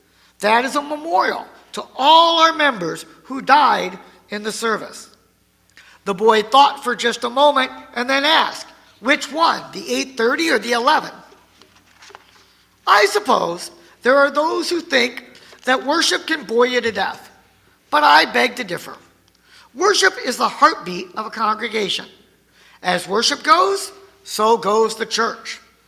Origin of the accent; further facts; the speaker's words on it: Indiana, United States; When I was growing up in Indiana, my dad served churches in very small towns, surrounded by farmland.